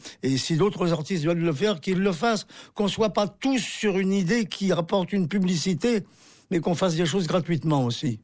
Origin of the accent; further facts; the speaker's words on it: France; born there; je suis né en France.